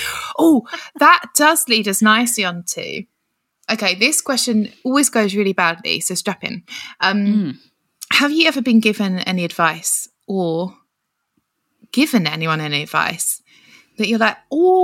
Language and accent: English; South East England, United Kingdom; I'm from Kent. Do you know it?